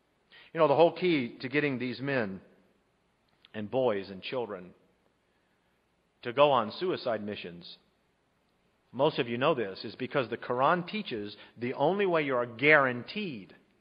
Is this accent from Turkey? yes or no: yes; Central Anatolia, Turkey; English is a second language; As a boy growing up in Turkey, central Turkey, first grade, second grade, third grade, I can still hear the sounds of those morning and evening prayers